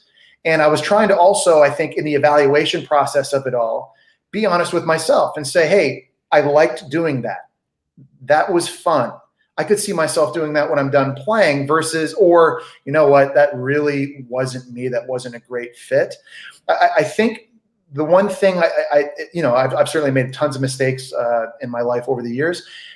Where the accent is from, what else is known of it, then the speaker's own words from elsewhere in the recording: Canada; The problem, obviously, growing up in Canada is that it's a country dominated by hockey.